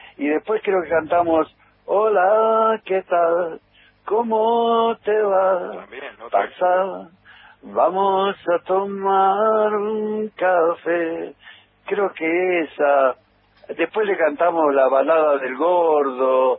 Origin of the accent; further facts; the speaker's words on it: San Martín, Buenos Aires Province, Argentina; Bueno, yo nací en San Martín, provincia de Buenos Aires.